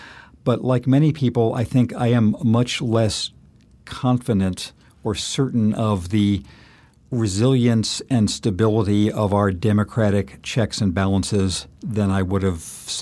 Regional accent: California, United States; when Trump went out to California, my home state, and announced to great fanfare there was no California drought.

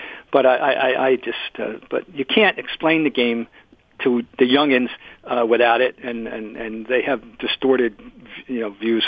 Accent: Trenton, New Jersey, United States; I was introduced to it in Trenton, New Jersey, my hometown, Trenton Colonials, and I went to lots of their games.

